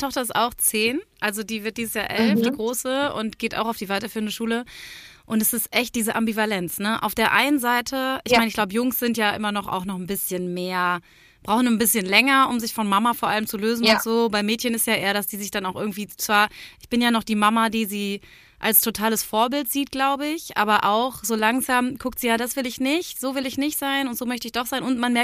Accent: North Rhine-Westphalia, Germany; Ich komme ja auch aus dem Münsterland-Ruhrgebiet da die Ecke.

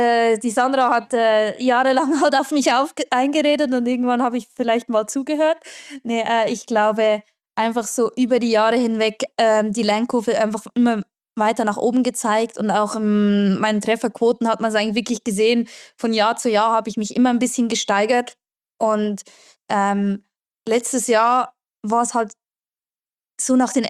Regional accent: Engelberg, Obwalden, Switzerland; Und da war bei uns in Engelberg war eine Sportschule, aber die haben bis dahin nur Ski-Alpin oder Freestyle betreut

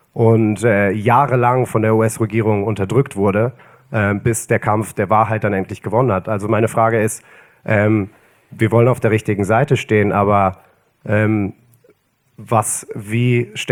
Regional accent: Germany; ich bin als Pole in Deutschland aufgewachsen.

